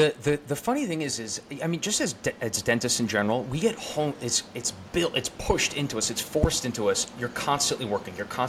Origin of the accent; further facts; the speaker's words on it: New York, United States; moving from my apartment in Manhattan, Kips Bay, to the house I grew up in on Long Island, but, like, you know, my dad's here, and it's like a full house.